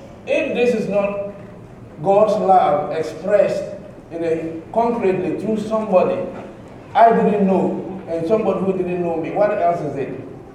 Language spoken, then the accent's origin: English; Ghana; I said, "I'm from Ghana." "And where to?" I said, "London."